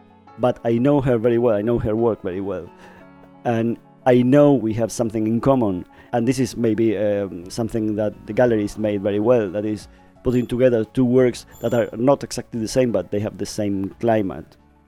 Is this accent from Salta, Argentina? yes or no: no; Buenos Aires, Argentina; I am from Buenos Aires, Argentina, and I was born in 63.